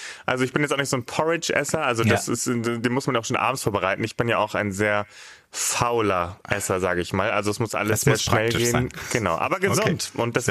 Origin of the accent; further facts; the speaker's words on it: Hamburg, Germany; Ich bin ja auch Hamburger jung